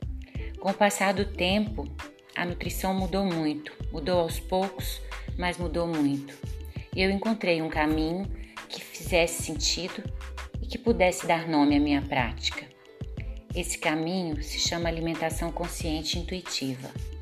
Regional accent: Campina Verde, Minas Gerais, Brazil; now in Belo Horizonte, Brazil; Eu sou mineira do interior de uma cidade que se chama Campina Verde e fui adotada pela capital Belo Horizonte.

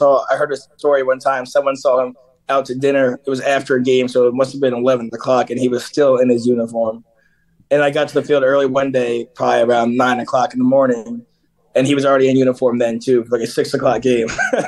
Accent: Philadelphia, Pennsylvania, United States; it's really just been a fun time growing up in Philadelphia.

